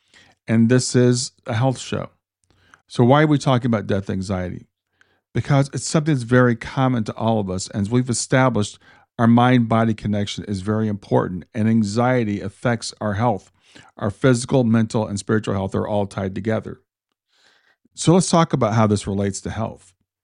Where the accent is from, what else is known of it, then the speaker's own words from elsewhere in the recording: Columbus, Ohio, United States; I grew up in Columbus, Ohio, here in the United States.